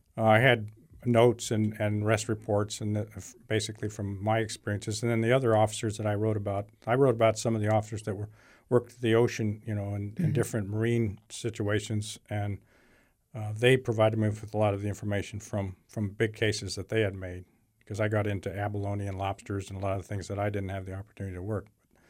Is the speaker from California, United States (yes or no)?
yes; San Diego, California, United States; also born or lived in Westminster; I grew up in San Diego, and then when he was hired by Fish and Game, we lived in Westminster down near Long Beach.